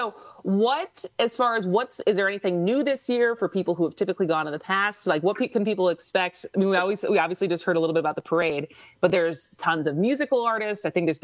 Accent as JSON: {"language": "English", "town": "Madison", "region": "Wisconsin", "country": "United States", "tie": "born or raised there", "lives_now": "Milwaukee, United States", "said": "because I grew up in Madison. I grew up on kind of the near west side. I went to Madison West"}